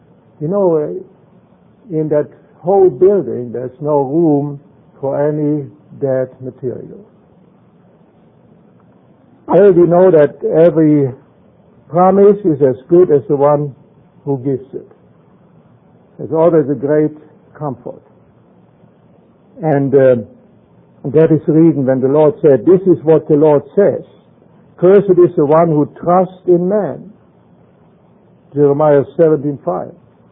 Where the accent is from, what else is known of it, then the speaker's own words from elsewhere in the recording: Düsseldorf, North Rhine-Westphalia, Germany; born there; English is a second language; my accent tells you I was born in Germany. My wife Erika also. And I was either born when Adolf Hitler came to power.